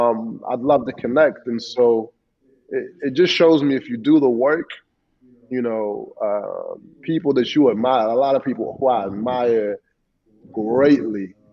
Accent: Chicago, Illinois, United States; Well, it's like, shout out to my home. Like, I grew up in Chicago.

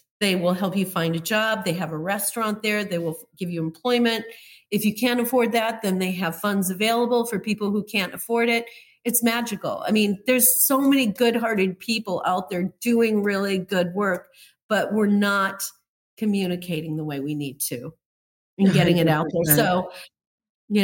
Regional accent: Minot, North Dakota, United States; also born or lived in Colorado; I grew up in Minot, North Dakota. I said that earlier. That was a small community, well connected. I also lived in Colorado for a while.

